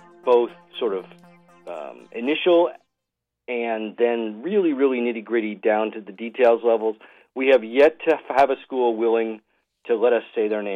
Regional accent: Boston, Massachusetts, United States; There was a Boston team. I grew up in the Boston area, Boston Breakers.

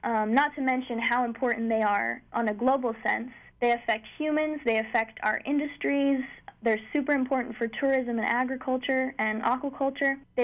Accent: Hawaii, United States; You know, growing up in Hawaii, I've spent a lot of time on the ocean, hanging out on our reefs.

